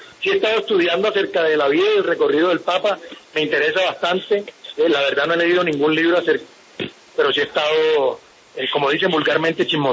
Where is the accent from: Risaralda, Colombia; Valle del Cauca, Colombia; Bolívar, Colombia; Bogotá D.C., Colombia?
Bolívar, Colombia; Cartagena; Yo soy cartagenero.